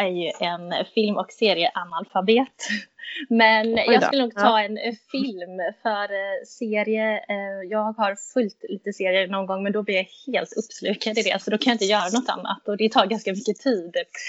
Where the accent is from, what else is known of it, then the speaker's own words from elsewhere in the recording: Skövde, Västra Götaland County, Sweden; Jag kommer från Skövde, staden mellan Vänern och Vättern.